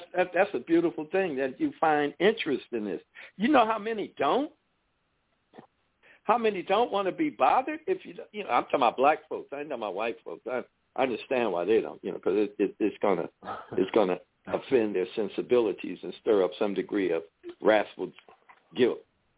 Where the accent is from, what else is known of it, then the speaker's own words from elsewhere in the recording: United States; We are as American as Mexicans are Mexican. But you wouldn't think it. You wouldn't think it. You know, as a matter of fact, the Europeans that came here are less American than I am.